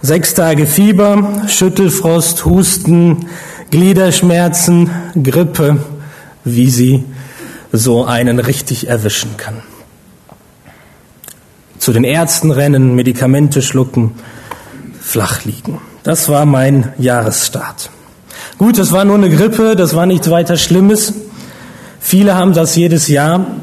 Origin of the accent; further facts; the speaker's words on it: Bonn, North Rhine-Westphalia, Germany; ich bin in Bonn aufgewachsen und Carina ist dann dazugekommen und wir leben in Bonn.